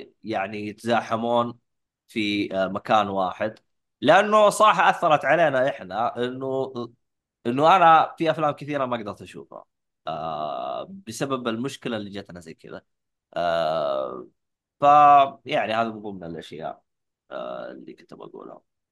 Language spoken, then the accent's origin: Arabic; Saudi Arabia; لأن أنا جالس أشوف إنه المسؤولين عندنا في السعودية